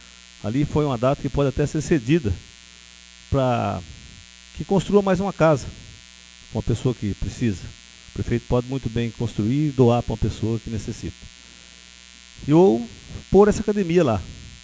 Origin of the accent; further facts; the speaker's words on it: Rio Bom, Paraná, Brazil; nós somos nascidos e criados no Rio Bom